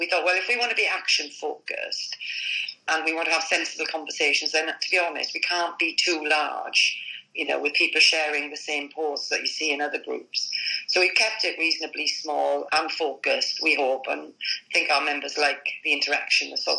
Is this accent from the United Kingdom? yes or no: yes; United Kingdom; Because we are still British citizens.